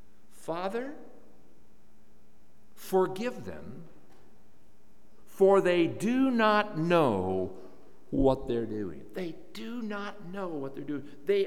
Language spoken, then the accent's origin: English; Ontario, Canada; I grew up in Ontario public schools